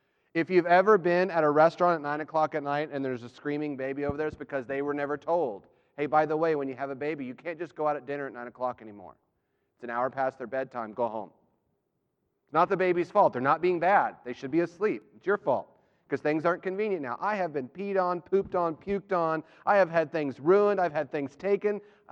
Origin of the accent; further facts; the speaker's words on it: Alabama, United States; Growing up in Alabama, there are two areas where advice always came into play.